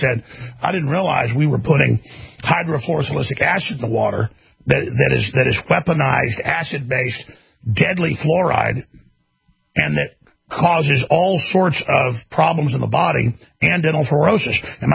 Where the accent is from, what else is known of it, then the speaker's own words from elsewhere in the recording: Dallas, Texas, United States; now in Austin, United States; but I grew up in Dallas. I didn't have any allergies